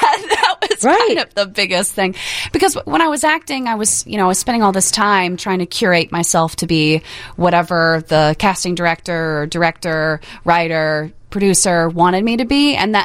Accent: Alabama, United States; I'm from Alabama.

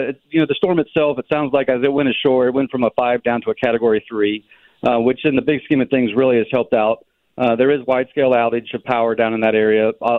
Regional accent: Illinois, United States; You know, we're from Illinois. We're really willing to do anything for you.

